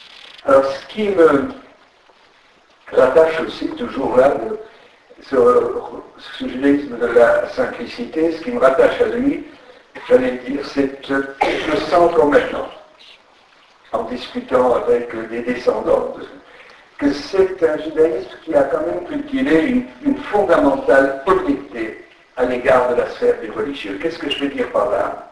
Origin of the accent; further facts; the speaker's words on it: Strasbourg, Grand Est, France; Je viens de là, je viens de Strasbourg.